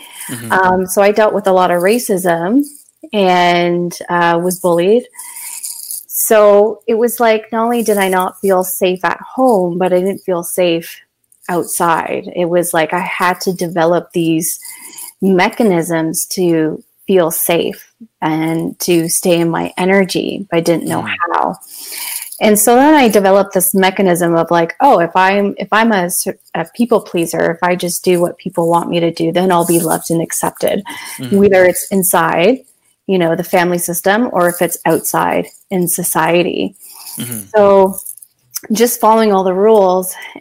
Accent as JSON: {"language": "English", "town": "London", "region": "Ontario", "country": "Canada", "tie": "born or raised there", "said": "I was born and raised in London, Ontario. At that time, it was a predominantly white community that I grew up in. And coming from an East Indian background"}